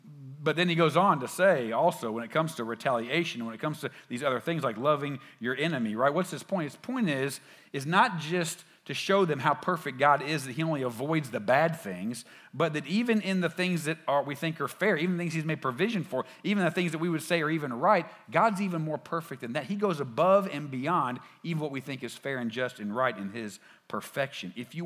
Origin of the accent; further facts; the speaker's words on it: Little Rock, Arkansas, United States; I grew up here in the South. I grew up here in Little Rock, Arkansas. I grew up going to church my whole life.